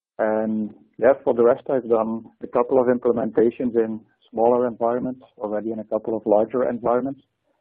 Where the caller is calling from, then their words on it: Seattle, Washington, United States; Indeed, I'm playing live from Seattle. It's like couple of minutes past 1 o'clock in the morning here